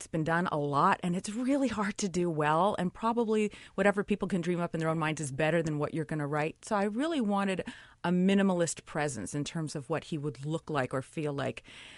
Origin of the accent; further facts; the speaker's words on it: California, United States; No, I really wanted this. I grew up in California, and when I was a kid, there were always these ballot propositions at election time.